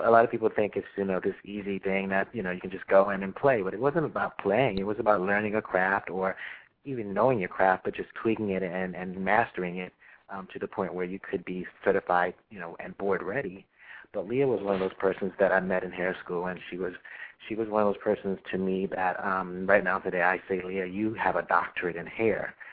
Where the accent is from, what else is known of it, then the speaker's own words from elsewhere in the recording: Maryland, United States; And I said, hey, I'm from Maryland. You know